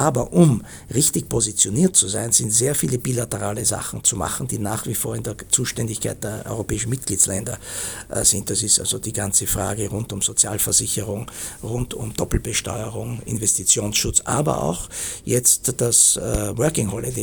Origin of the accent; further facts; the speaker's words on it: Austria; in die man selbst als Österreicher direkt oder indirekt involviert ist.